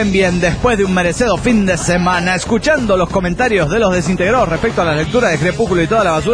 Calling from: Valle de Chalco, State of Mexico, Mexico; del Valle de Chalco.

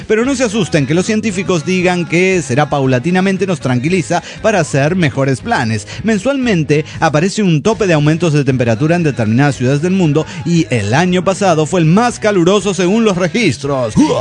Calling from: Caracas, Capital District, Venezuela; de Caracas, Venezuela.

